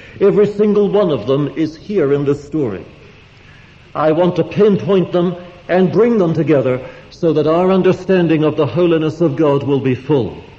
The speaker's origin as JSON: {"language": "English", "region": "England", "country": "United Kingdom", "said": "Perhaps it's because I'm English, I prefer the short word to the long one."}